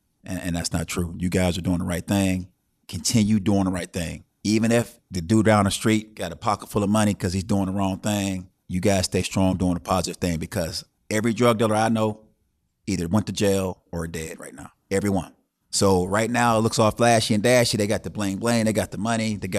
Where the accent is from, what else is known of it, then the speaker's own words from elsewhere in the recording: Youngstown, Ohio, United States; I'm from Youngstown, Ohio. It's a little small town in eastern Ohio. Love the town. My childhood was nice.